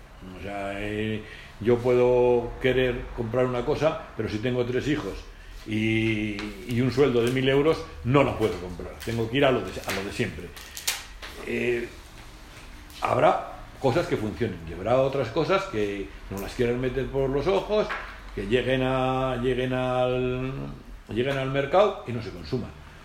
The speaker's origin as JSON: {"language": "Spanish", "region": "Castile and León", "country": "Spain", "said": "En la provincia de Soria, desgraciadamente, somos la provincia de España que menos hectáreas tiene de regadío."}